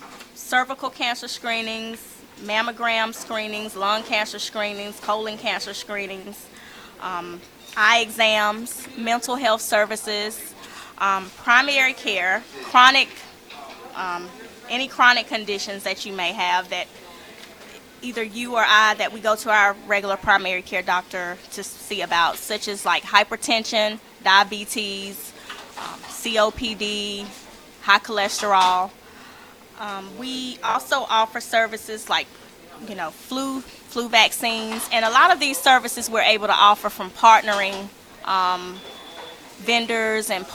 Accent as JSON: {"language": "English", "town": "Rock Hill", "region": "South Carolina", "country": "United States", "tie": "born or raised there", "said": "I was born and raised in Rock Hill, South Carolina."}